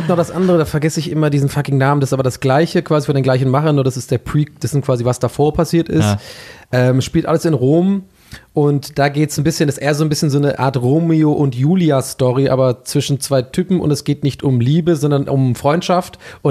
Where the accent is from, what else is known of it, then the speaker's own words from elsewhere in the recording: Ireland; als echter Ire